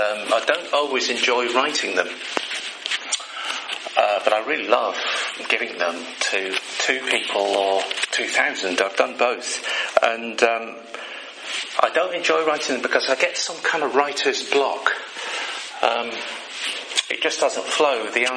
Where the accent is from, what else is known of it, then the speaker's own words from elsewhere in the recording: Windermere, North West England, United Kingdom; I grew up in Windermere, this huge big lake in the middle of the Lake District. I was very lucky, really, because our house was quite close to the shores of Lake Windermere.